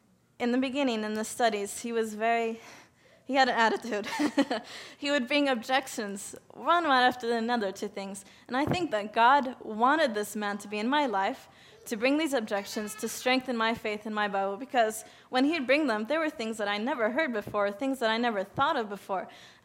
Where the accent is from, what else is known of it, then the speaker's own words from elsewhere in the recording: United States; And I was like, "Hi, you know, I'm from America too."